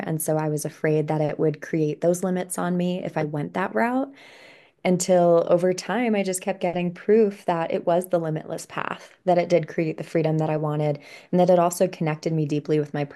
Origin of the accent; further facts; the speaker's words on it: New York, United States; I'm from New York originally, and I had this big idea of working in Manhattan in the publishing industry